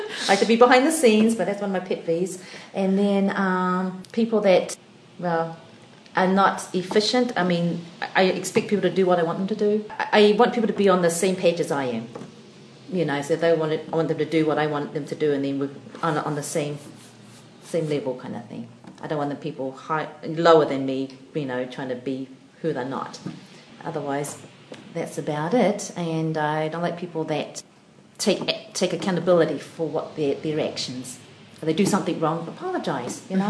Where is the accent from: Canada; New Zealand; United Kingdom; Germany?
New Zealand; Dunedin, Otago; moved away as an adult; now in United States; My dad was from China and my mum is Chinese, and we are actually Chinese, and we grew up in Dunedin. I have 3 siblings, an older brother and 2 younger sisters. And I came over to America when I was 21.